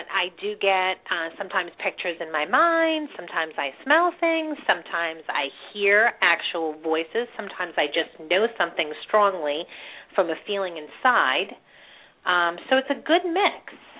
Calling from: New York, United States; I am calling from New York.

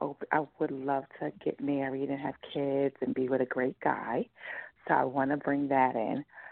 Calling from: Brooklyn, New York, United States; New York, Brooklyn.

